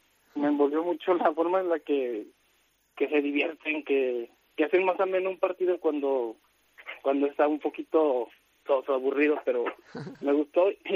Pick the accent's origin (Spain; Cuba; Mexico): Mexico; Ah, no, soy mexicano.